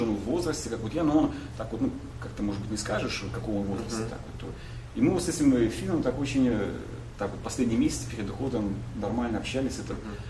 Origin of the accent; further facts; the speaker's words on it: Belarus; вот это конкретно говорил, что я всем белорус.